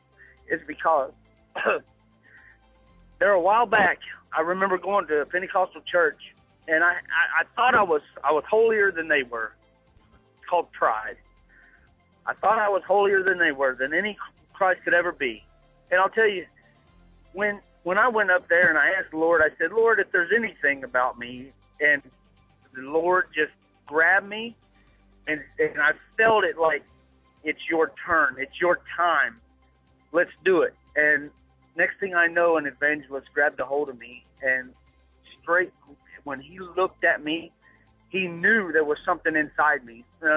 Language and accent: English; Ohio, United States; I'm originally from Ohio, but it's very blessed out here.